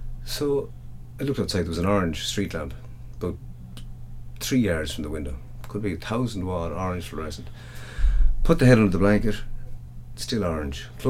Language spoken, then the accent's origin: English; Glasson, Westmeath, Ireland; now in United States; I'm from Athlone, about 4 miles outside Athlone, a place called Glasson on the westerly bank of the River Shannon. I've been living in the States for the last 20 plus years.